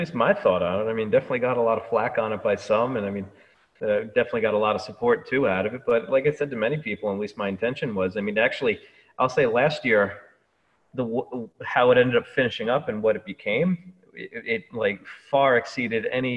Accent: Westchester, New York, United States; It's funny, like if I see people in the city and say I'm from Westchester, like, oh, you're from upstate.

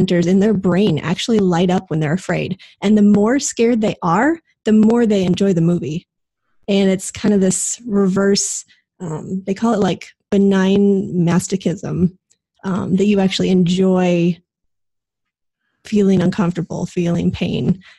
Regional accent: Southwest, United States; I was actually really thankful for it because I grew up in the Southwest and had heard of Day of the Dead and really just lumped it in with Halloween.

